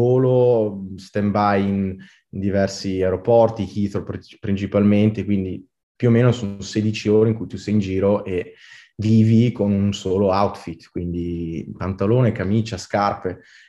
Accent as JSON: {"language": "Italian", "region": "Lombardy", "country": "Italy", "tie": "born or raised there", "moved": "as an adult", "said": "io nasco in Italia, sono nato in Lombardia, cresciuto in Brianza, ho studiato fino ai 19 anni in Italia"}